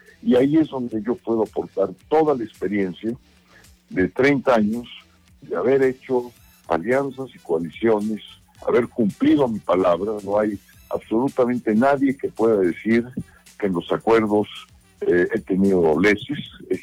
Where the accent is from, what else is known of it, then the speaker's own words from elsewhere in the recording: Mexico; Antes que eso, somos mexicanos.